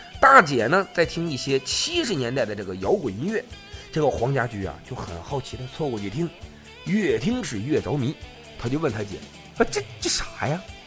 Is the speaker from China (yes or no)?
yes; Northeast China, China; 用我们东北话讲是贼稀罕他。